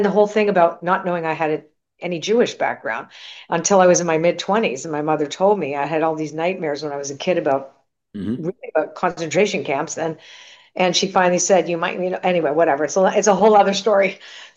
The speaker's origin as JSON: {"language": "English", "country": "Canada", "said": "But that was very interesting because my parents were immigrants, where I'm Canadian."}